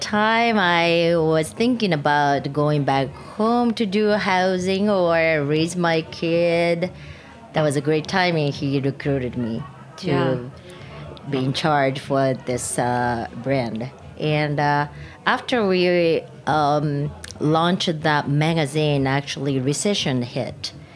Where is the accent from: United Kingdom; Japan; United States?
Japan; English is a second language; I was born and raised in Japan.